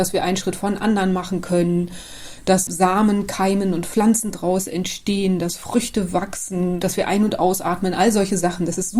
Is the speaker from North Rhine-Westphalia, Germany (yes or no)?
yes; North Rhine-Westphalia, Germany; Ich bin im Ruhrgebiet groß geworden, mitten in der Stadt. Und das ist natürlich erstmal weit weg vom Meer.